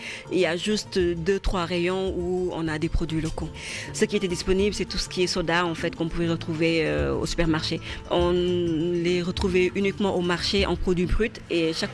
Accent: Saint-Louis, Senegal; Je suis originaire de Saint-Louis, du Sénégal

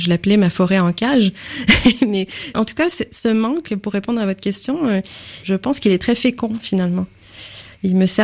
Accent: Saint-Ours, Quebec, Canada; Donc, je suis née à Saint-Ours et le roman est inspiré d'un fait réel

